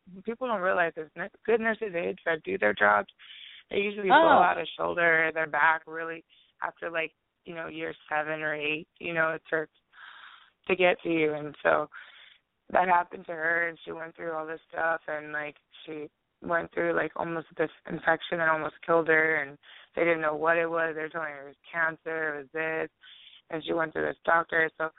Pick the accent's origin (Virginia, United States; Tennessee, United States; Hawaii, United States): Hawaii, United States; Honolulu; I'm from Honolulu. I was born in Waikiki.